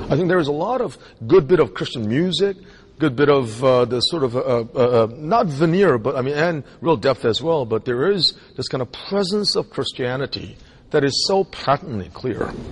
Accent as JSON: {"language": "English", "town": "Philadelphia", "region": "Pennsylvania", "country": "United States", "tie": "born or raised there", "also_born_or_lived": "Korea / Delaware / New Jersey / New York", "lives_now": "Nashville, United States", "said": "I was born in Korea, grew up in Philadelphia. I lived in Delaware, New Jersey, Pennsylvania, New York, Connecticut, Massachusetts, and England, and then here."}